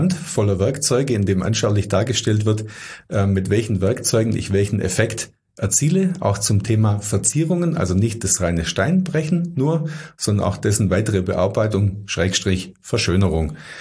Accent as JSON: {"language": "German", "town": "Dettenhausen", "region": "Baden-Württemberg", "country": "Germany", "tie": "born or raised there", "said": "Ich habe es jetzt nur für, sag mal, meine Heimatgemeinde, in der ich tätig bin, für Dettenhausen."}